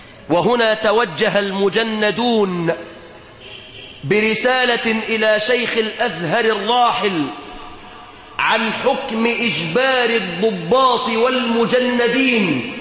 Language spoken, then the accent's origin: Arabic; Egypt; وأسأل الله أن يحفظ بلادنا مصر إسلامية.